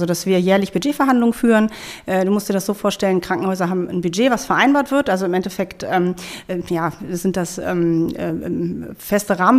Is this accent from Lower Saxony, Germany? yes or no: yes; Hildesheim, Lower Saxony, Germany; Ich bin Hildesheimerin tatsächlich, bin in Hildesheim geboren, bin auch im St. Bernhard Krankenhaus geboren.